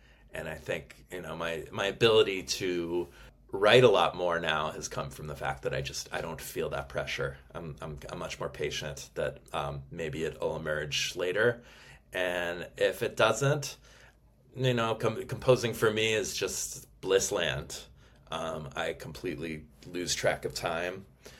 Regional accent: United States; born there; my brother and I were born in the US.

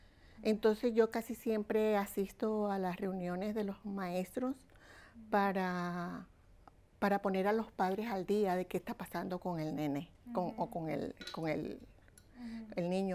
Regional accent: Colombia; moved away as an adult; now in New York, United States; llegué aquí a los Estados Unidos ya adulta de 18 años. Entonces, mi mamá, que ya vivía acá en la ciudad de Nueva York, fue la que me empujó, y mi papá desde Colombia

